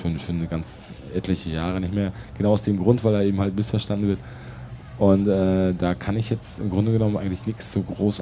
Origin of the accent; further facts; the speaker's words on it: East Germany, Germany; ich komme ja aus dem Osten